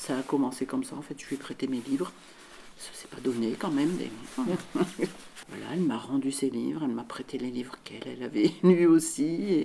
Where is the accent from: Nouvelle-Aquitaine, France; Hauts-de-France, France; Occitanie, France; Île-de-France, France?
Hauts-de-France, France; Lens; born there; Moi, je suis née. Ah, oui, mes parents étaient habités déjà à Los Angeles. Là, je suis née à Lens, mais j'ai toujours habité Los Angeles depuis 1960.